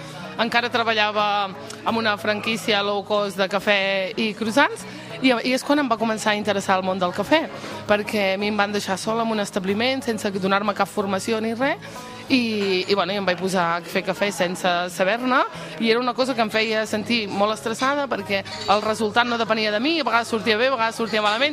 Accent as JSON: {"language": "Catalan", "town": "Olot", "region": "Catalonia", "country": "Spain", "said": "jo soc d'Olot, treballo en una cafeteria"}